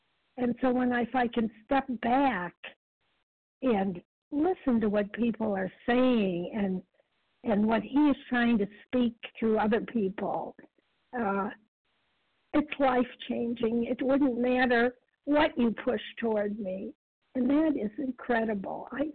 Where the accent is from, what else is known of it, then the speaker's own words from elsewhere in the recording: Massachusetts, United States; I'm from Massachusetts.